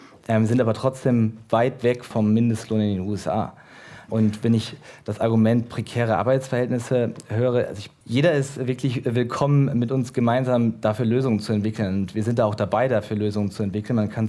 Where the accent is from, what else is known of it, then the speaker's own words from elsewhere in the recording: Germany; Ich bin Deutscher, ich möchte genauso, dass unsere Werte hier auch verankert sind.